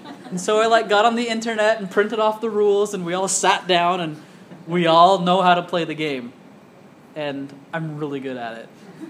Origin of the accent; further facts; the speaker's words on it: Miami, Arizona, United States; born there; I was born in Miami, Arizona.